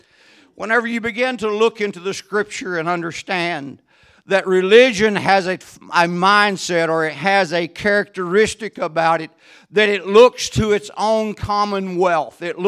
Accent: Texas, United States; I'm from Texas. I'm part of the y'all team.

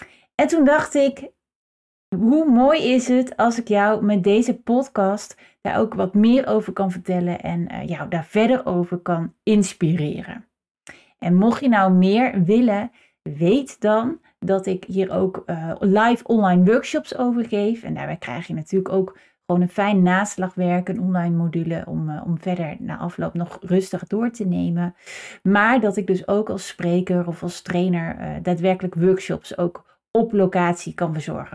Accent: Groningen, Netherlands; now in North Brabant, Netherlands; Ik kom uit Groningen in het noorden. Hier waar ik ondertussen woon in Brabant noemen we dat carnavalsvakantie.

